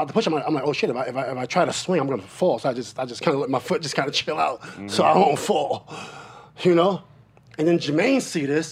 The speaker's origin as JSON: {"language": "English", "town": "Queensbridge", "region": "New York", "country": "United States", "said": "I'm from Queensbridge, right?"}